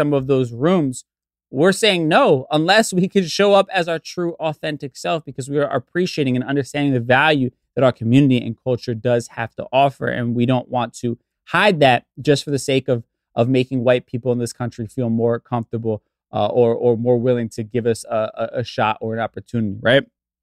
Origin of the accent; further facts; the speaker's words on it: Bronx, New York, United States; My family's from the Bronx. When I was younger, I grew up in the Bronx, and I was heavily influenced by Black culture.